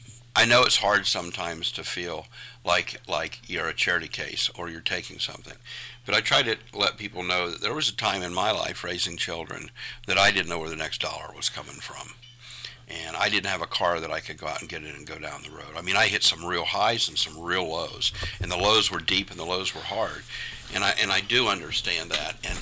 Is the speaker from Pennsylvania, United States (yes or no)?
no; Columbus, Ohio, United States; born there; I was born on South Harris Avenue in North Harris. In Columbus, Ohio, in 1958, and that was a very blue-collar neighborhood at the time.